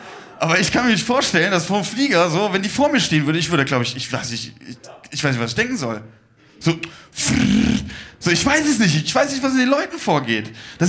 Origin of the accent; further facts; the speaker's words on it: Rhineland, Germany; ich komme aus dem Rheinland und uns wird immer auch nachgesagt, dass wir so komische Menschen wären.